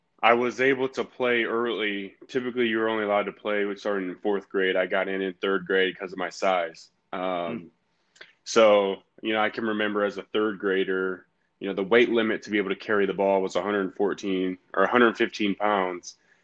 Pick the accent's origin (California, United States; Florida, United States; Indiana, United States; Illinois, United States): Indiana, United States; born and raised in Northern Indiana, right in the shadows of Notre Dame.